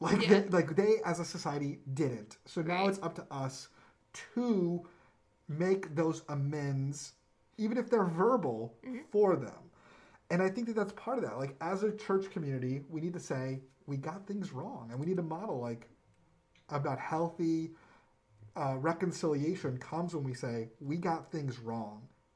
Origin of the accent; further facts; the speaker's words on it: the South, United States; And I'm from the South. I think there's beautiful things about Southern culture.